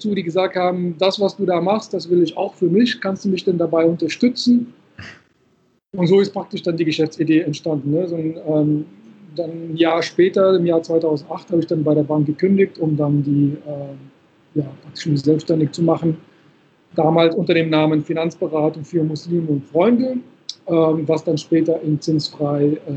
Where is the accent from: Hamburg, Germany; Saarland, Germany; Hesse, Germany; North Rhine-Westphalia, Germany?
Hesse, Germany; Frankfurt; also born or lived in Morocco; wie gesagt, Jahrgang 77, geboren in Marokko, seit meinem 8. Lebensjahr lebe ich hier in Frankfurt.